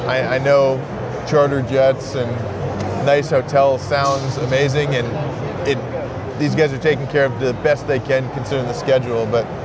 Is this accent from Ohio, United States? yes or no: no; New Jersey, United States; I grew up in Northwest New Jersey in a really rural town